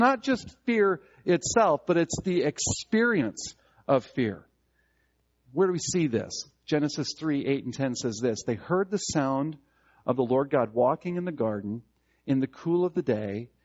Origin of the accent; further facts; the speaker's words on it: Minnesota, United States; also born or lived in Omaha, United States; I grew up in Omaha, so I'm from Nebraska. But then in the eighth grade, going into the eighth grade, we moved to Minnesota. So I went through junior high and high school in Minnesota.